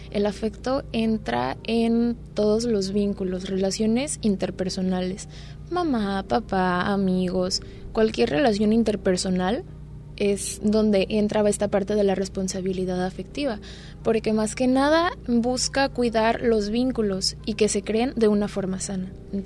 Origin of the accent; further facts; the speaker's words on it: El Tuito, Jalisco, Mexico; also born or lived in Puerto Vallarta; Pues yo nací aquí en Vallarta, pero crecí en el Tuito. Soy de allá, soy foránea. Tengo 22 años, casi 23.